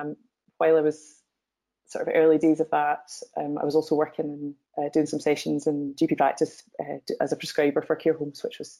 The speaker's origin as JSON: {"language": "English", "town": "Coatbridge", "region": "Scotland", "country": "United Kingdom", "tie": "born or raised there", "said": "I'm from Coatbridge. I grew up in Coatbridge and a beautiful part of the west of Scotland."}